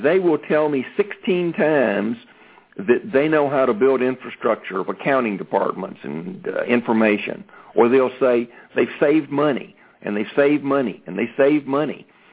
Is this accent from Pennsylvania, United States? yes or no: no; Atlanta, Georgia, United States; accent: Sun Belt; I think it took 2 days before the Sun Belt came back on my accent. So, yes, I am in Atlanta.